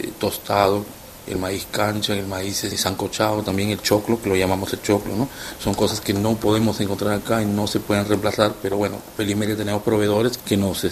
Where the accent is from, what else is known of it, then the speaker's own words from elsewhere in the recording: Lima, Peru; Yo soy de Lima.